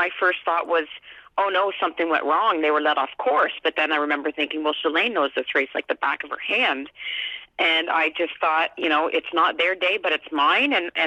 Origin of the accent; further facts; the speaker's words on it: Canada; how great to have been part of that as a Canadian on a day like that where our weather, you know, worked well for us.